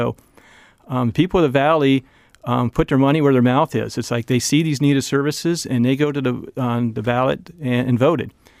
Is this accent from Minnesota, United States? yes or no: yes; Minnesota, United States; I came from Minnesota, and the area I was with, just north of Twin Cities, was really fast growing for 12 years.